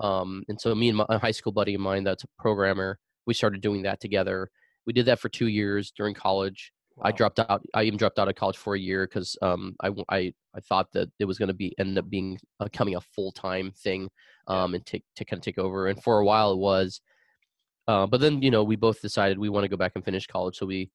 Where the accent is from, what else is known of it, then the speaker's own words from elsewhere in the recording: Arizona, United States; Yeah. So I was born and raised in Arizona. I was born to Cambodian, my parents are Cambodian refugees. So they came over in early 1980s to Arizona, and I was born a few months after they came.